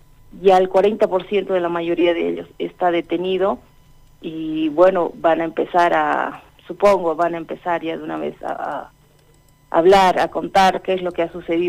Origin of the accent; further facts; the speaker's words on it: Bolivia; Comentarte que la protesta acá en mi país ha sido de forma pacífica, en ningún momento ha sido armada